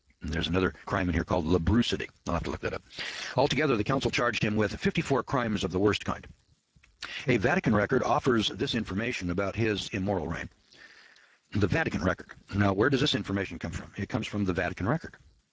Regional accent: Eureka, California, United States; when I was 12 or 13 years old, delivering newspapers, you know, in my hometown of Eureka, California

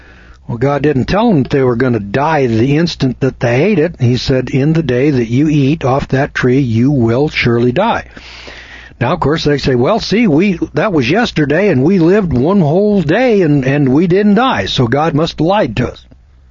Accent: California, United States; Now, I'm from California, and they're, you know, 3, 4, 5, 6, you know, pretty common.

